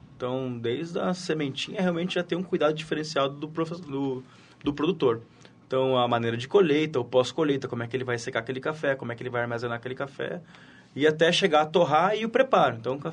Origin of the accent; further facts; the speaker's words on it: Londrina, Paraná, Brazil; born there; eu sou nascido em Londrina, tem todo um... a cidade do café, né?